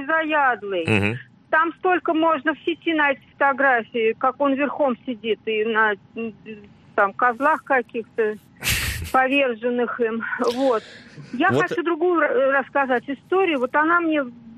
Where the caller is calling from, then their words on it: Moscow Oblast, Russia; я вас беспокою из Подмосковья.